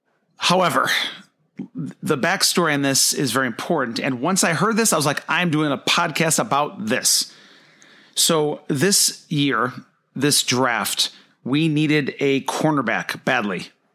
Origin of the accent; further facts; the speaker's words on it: Buffalo, New York, United States; I grew up in Buffalo, New York, or just outside Buffalo, New York. I grew up near the stadium, and I've been a Bills fan my whole life.